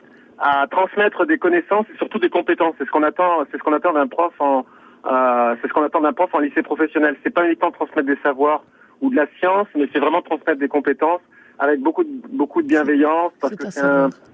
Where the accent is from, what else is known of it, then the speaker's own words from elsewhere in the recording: Bordeaux, Nouvelle-Aquitaine, France; parce que moi j'ai grandi sur Bordeaux